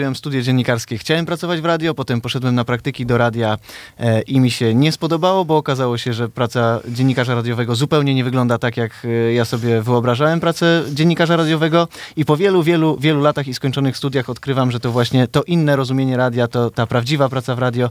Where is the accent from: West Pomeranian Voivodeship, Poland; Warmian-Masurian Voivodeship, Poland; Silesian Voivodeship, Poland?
West Pomeranian Voivodeship, Poland; Police; also born or lived in Szczecin / Poznań; now in Stargard, Poland; Tu wychowali się moi rodzice, ale w latach 80. przenieśli się do Polic, a ja z Polic wybyłem najpierw do Szczecina, potem do Poznania i z tego Poznania wróciłem z powrotem do Stargardu, gdzie wychowywali się moi rodzice.